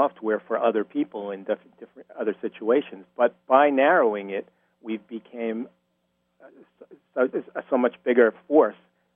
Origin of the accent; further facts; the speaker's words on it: New York, United States; From Long Island.